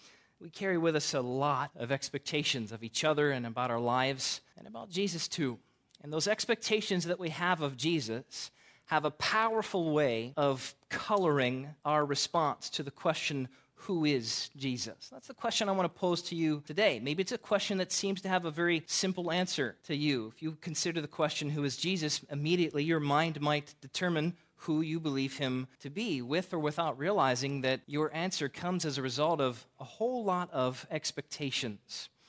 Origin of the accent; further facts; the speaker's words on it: Westerville, Ohio, United States; I grew up in Westerville, just northeast of Columbus, Ohio